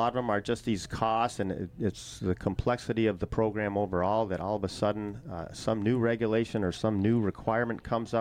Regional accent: Burlington, Vermont, United States; I mean, growing up here, I grew up in Burlington. But I was very lucky to have we had a little camp up in Honey Hollow, Duxbury, Jonesville area.

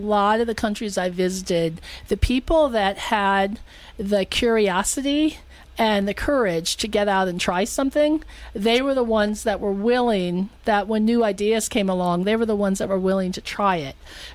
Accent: Detroit, Michigan, United States; I was raised outside of Detroit. I'm from Michigan.

